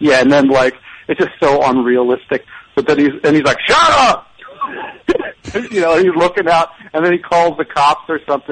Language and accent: English; Pennsylvania, United States; accent: Delaware County; ever since I've been back here, stuck here in Philly, my Delaware County accent really comes out.